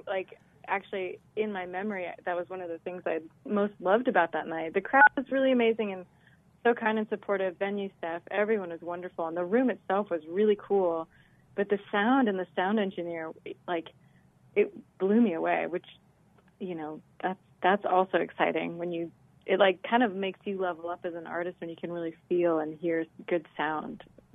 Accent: Olympia, Washington, United States; Yeah, I went to college out there, and I grew up in Olympia, Washington. So that whole kind of Pacific Northwest feels like home to me.

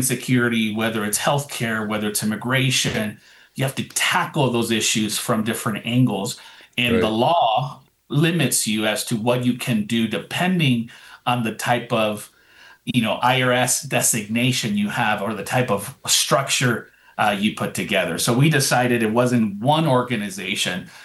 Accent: Colorado, United States; even as a young man growing up in the Roaring Fork Valley

